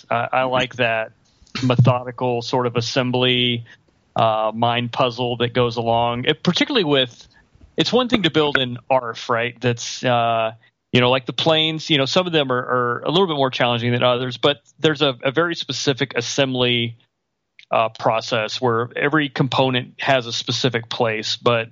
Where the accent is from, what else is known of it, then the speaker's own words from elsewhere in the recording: Texas, United States; And, yeah, I'm from Texas. We call them creeks.